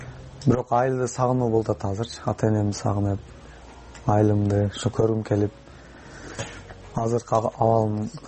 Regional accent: Batken, Batken Region, Kyrgyzstan; Бул жака биз өз Баткенден октябрда келдик

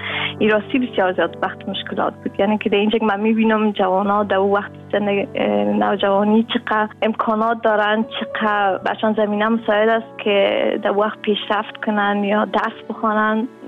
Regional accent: Kabul, Afghanistan; also born or lived in Pakistan; now in Netherlands; ما داخل سال 97 افغانستان را ترک کردیم، از کابل در پاکستان، از پاکستان ما آمدیم در هلند.

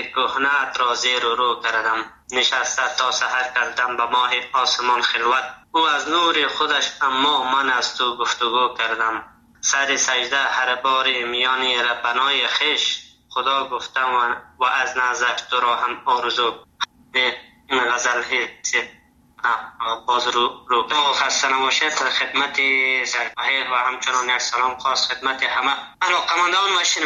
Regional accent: Afghanistan; first language Dari; also born or lived in Sheberghan; اما در مجموع زبان دری به اصطلاح زبان مادریم است، فضل خدا مشکل نداره. ما همچنان زبان تحصیل ما زبان هزارگی را میفهمم، بلدیت دارم 100%. دیگه ازبکی را بلدیت دارم میفهمم،

